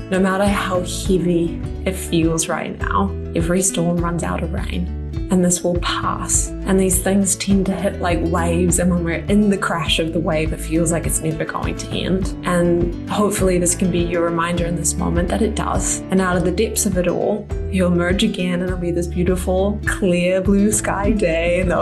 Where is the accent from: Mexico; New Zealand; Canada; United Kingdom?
New Zealand; now in New York, United States; I've actually just come back from 3 weeks in my home country, New Zealand, which is where I'm from originally. I've been living in New York for about 7 or so years now.